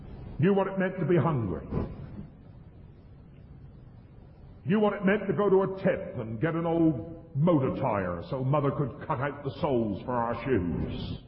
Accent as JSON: {"language": "English", "region": "South West England", "country": "United Kingdom", "tie": "born or raised there", "also_born_or_lived": "Yorkshire", "accent": "West Country"}